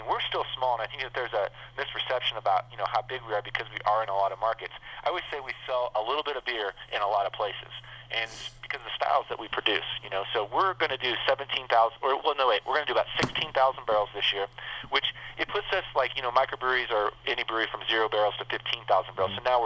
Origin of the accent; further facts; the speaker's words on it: Illinois, United States; So I grew up in Central Illinois. Those are the beers that were most drank, that's for sure.